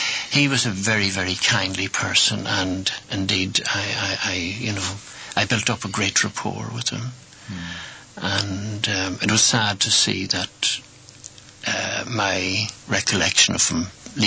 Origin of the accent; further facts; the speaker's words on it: Gweedore, Ulster, Ireland; We grew up with it in Gwydor.